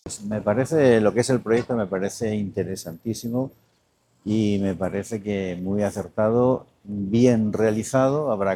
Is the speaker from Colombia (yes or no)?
no; Cartagena, Region of Murcia, Spain; now in Salamanca, Spain; Yo no resido, soy cartagenero, pero no resido en Cartagena. Llevo casi 40 años viviendo en Salamanca, aunque no me olvido de la tierra, eso está claro.